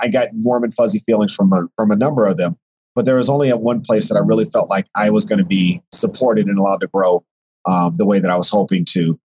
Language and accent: English; Texas, United States; So I'm originally from Texas, and I consider Texas home, even though I grew up as an Army brat. And I lived in other parts of the country